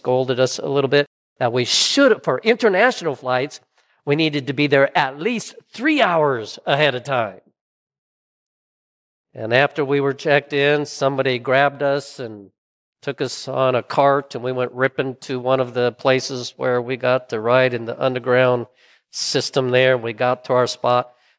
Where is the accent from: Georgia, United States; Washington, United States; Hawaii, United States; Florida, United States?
Washington, United States; SeaTac; And I grew up around the SeaTac airport.